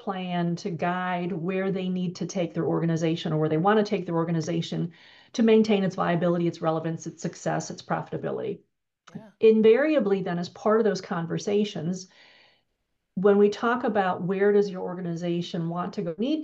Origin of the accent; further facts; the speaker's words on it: Wisconsin, United States; when I grew up in Wisconsin, a small farming town in South Central Wisconsin